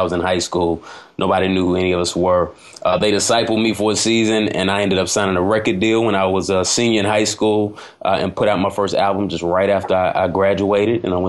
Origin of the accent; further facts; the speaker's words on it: Dallas, Texas, United States; I grew up in Dallas, Texas. Love Dallas, great place.